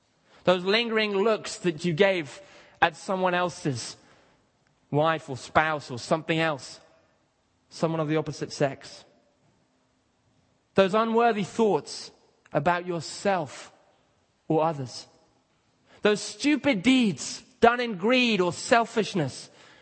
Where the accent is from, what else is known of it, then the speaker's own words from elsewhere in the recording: Kenya; We used to sing a song when I was growing up in Kenya.